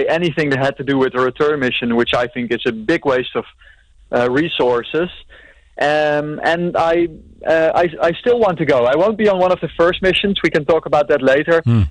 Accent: Netherlands; English is a second language; I'm Dutch, I'm not American

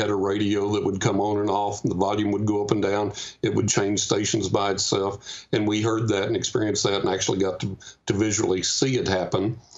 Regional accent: Texas, United States; accent: Texas; I grew up in West Texas, and I got that Texas accent still.

